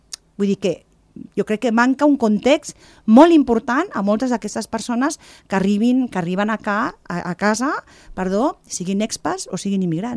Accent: Andorra; Si l'acord d'associació no és per tu, és per mi, que sóc andorrana.

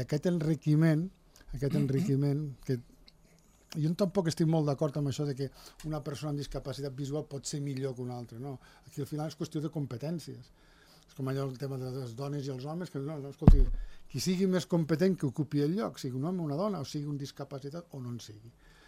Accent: Andorra; soc del planeta Terra, del país Andorra

